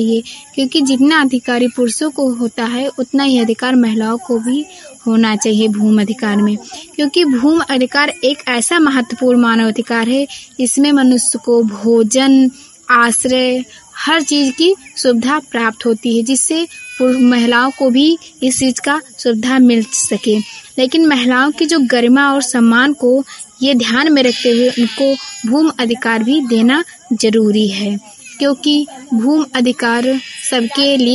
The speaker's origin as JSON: {"language": "Hindi", "town": "Motipur", "country": "India", "said": "मेरा गाँव मोतीपुर में है।"}